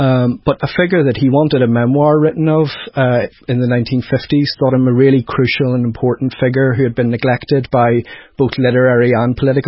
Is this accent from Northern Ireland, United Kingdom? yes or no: yes; Belfast, Northern Ireland, United Kingdom; now in England, United Kingdom; growing up in Belfast, I always had a sense of travel. I mean, I did a Fulbright in the States in Washington, D.C. for 2 years. And beyond that, I'd been in France, and I sort of travelled around a bit and thought I was well settled in England.